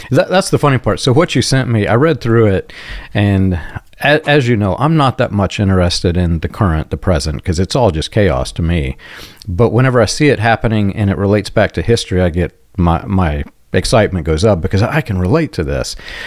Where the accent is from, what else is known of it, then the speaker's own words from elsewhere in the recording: Jeffersonville, Indiana, United States; when he came into my hometown of Jeffersonville, Indiana